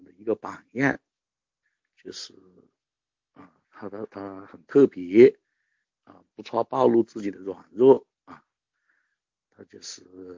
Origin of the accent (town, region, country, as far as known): China